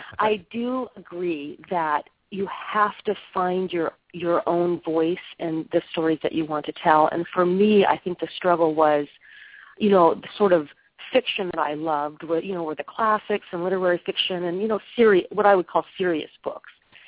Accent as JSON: {"language": "English", "region": "Oregon", "country": "United States", "said": "I moved back up to the Northwest. I'm from Oregon, and I was very homesick when I lived in Los Angeles"}